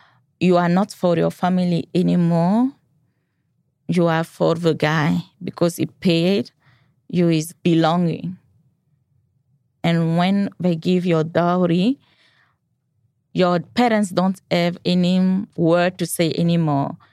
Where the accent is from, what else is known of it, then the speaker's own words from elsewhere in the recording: Burkina Faso; English is a second language; I'm from Burkina Faso. It's a little country in the middle of Nigeria, Ghana, Mali, Benin, Togo.